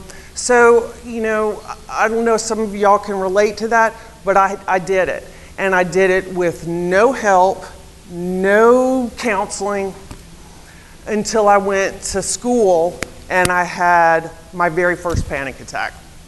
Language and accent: English; Virginia, United States; moved away as an adult; So, my background is, I'm originally from Virginia, transplanted to Atlanta for college. From a Jewish family, very traditional, 2 older brothers, we were all adopted.